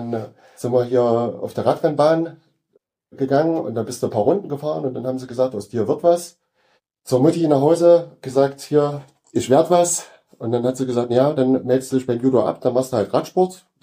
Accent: Gera, Thuringia, Germany; Geboren in Gera, im guten alten Bezirkskrankenhaus. Ja, genau. Und ja, und lebe eigentlich schon immer in Gera. Hatte mal nach der Lehre mal einen kleinen Abstecher nach Nürnberg. War dort 2 Jahre dann in Nürnberg tätig und bin dann aber schnell wieder zurückgekommen

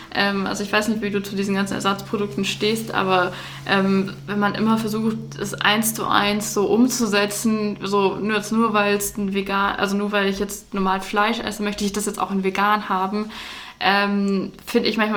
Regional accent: Freiburg, Baden-Württemberg, Germany; Also ich komme auch aus Freiburg

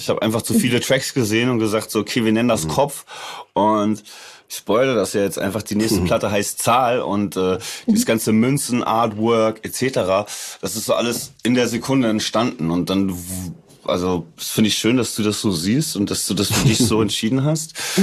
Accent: Hamburg area, Germany; das, wo ich her bin. Also das ist Vorort von Hamburg

